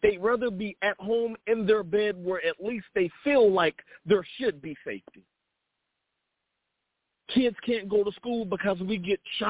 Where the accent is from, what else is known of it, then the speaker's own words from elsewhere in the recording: United States; I'm American through and through, whether your government recognizes that or not.